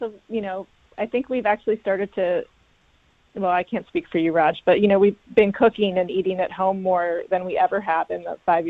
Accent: Rochester, United States; We're both from Rochester and our parents are nearby and we can't even see them.

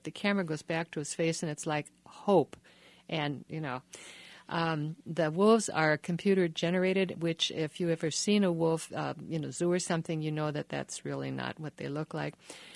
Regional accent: Minnesota, United States; I mean, I'm from Minnesota, but and I guess they're having a mild winter up there

